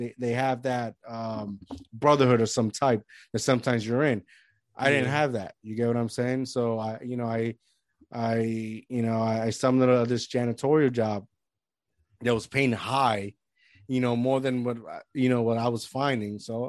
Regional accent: Puerto Rico; now in United States; although I'm an American, but I grew up in Puerto Rico in a place that was like poverty.

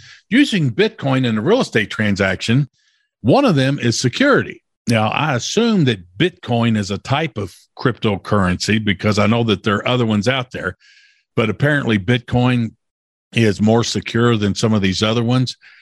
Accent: Louisville, Kentucky, United States; In my hometown right here in Louisville, Kentucky, there was a real estate transaction.

